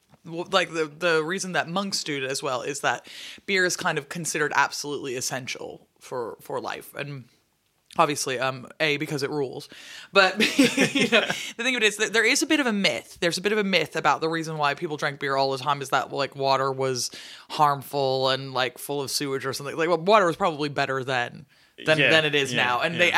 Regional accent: Seattle, Washington, United States; What can I say? I'm from Seattle. We started it. We're the ones who started that whole overhopped

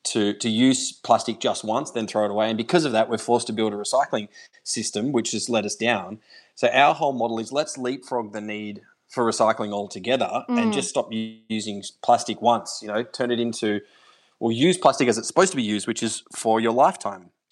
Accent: Australia; I'm just a regular everyday dude, you know. I'm just an Aussie bloke.

